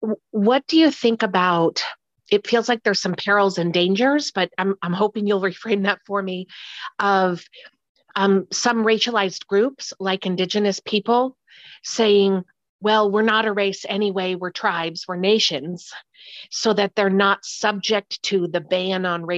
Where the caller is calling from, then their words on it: Oregon, United States; I'm listening in from Oregon, where I'm a sociologist.